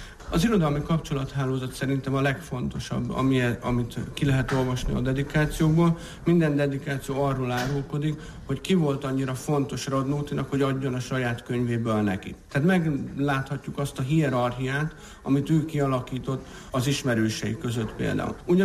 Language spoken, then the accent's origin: Hungarian; Gyoma, Békés, Hungary; az pont az én szülővárosomban Gyomán készült